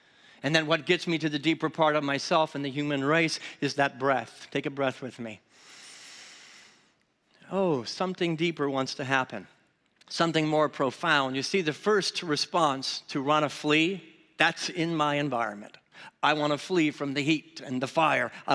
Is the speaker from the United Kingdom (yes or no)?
yes; England, United Kingdom; I'm English through and through.